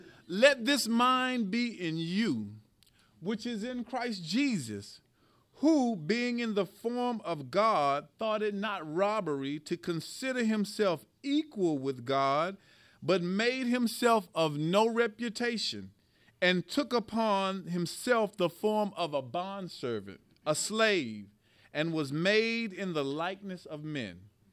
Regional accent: Dallas, Texas, United States; Now, y'all know I'm from Dallas, so.

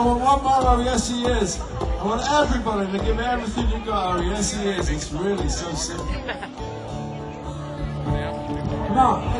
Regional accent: London, United Kingdom; I am from London, England. How about actually from London?

